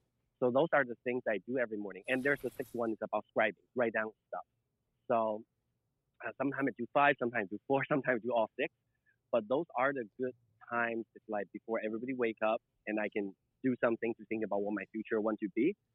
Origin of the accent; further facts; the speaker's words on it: China; English is a second language; now in Seattle, United States; I'm a 100% confused straight kid as well, growing up in China.